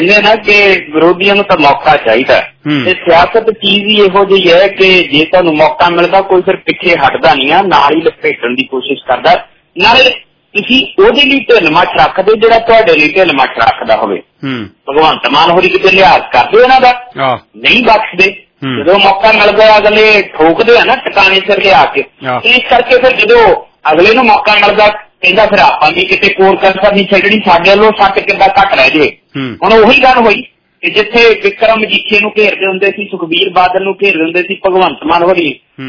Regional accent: Nakodar, Punjab, India; ਕਿਉਂਕਿ ਤੁਸੀਂ ਵੀ ਨਕੋਦਰ ਦੇ ਆਸ ਪਾਸ ਰਹਿਣ ਵਾਲੇ ਆ, ਮੈਂ ਵੀ ਉੱਥੋਂ ਦਾ ਰਹਿਣ ਵਾਲਾ

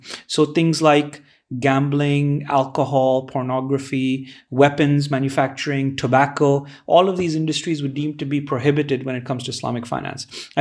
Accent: Bahrain; I was born and raised in Bahrain, which is a tiny little island off the coast of Saudi Arabia.

